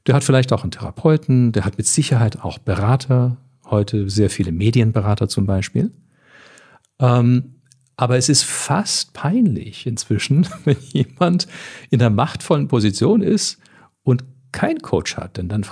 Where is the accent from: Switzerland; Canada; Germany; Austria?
Canada; Ich komme ja aus Kanada und ich war schon sehr in diesem Fahrwasser, schon als ich an der Uni war.